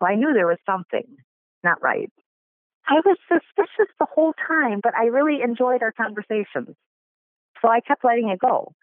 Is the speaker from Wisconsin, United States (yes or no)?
yes; Kenosha, Wisconsin, United States; I'm from Kenosha, Wisconsin.